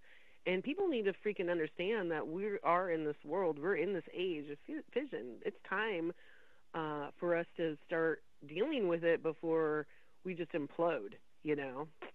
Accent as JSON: {"language": "English", "region": "Washington", "country": "United States", "tie": "born or raised there", "said": "And that's what I grew up with around Hanford"}